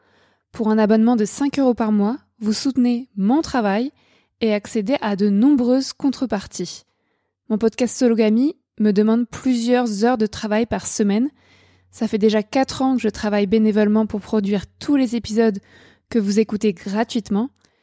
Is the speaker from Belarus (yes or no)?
no; France; Je suis française, je suis blanche, je suis jeune, je suis mince, je suis valide et je suis athée.